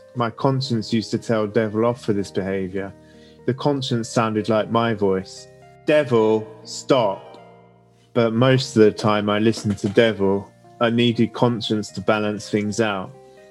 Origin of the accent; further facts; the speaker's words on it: Crawley, South East England, United Kingdom; born there; I was born in Crawley Hospital 1988 with Nurse Shabinsky.